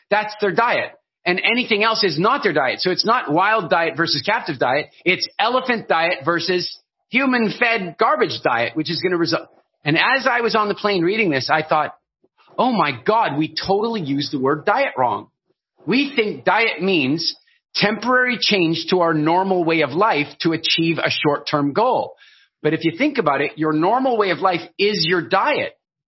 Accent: Pretoria, Gauteng, South Africa; born there; Ek is 'n Afrikaner. You know, I was born in Pretoria. I know I don't sound like it, but … Like I'm about as Afrikaans as you can get from a DNA perspective.

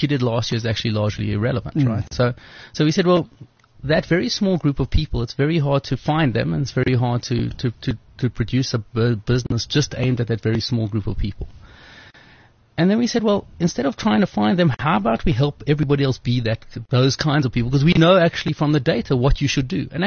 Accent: Cape Town, Western Cape, South Africa; So I grew up in Cape Town.

